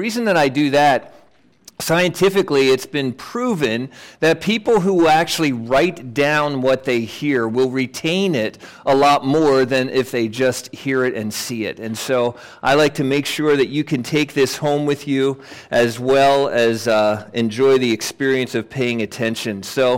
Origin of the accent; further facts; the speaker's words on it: Hanover, Pennsylvania, United States; I am a York County native. I was born and raised in York County, actually in Hanover.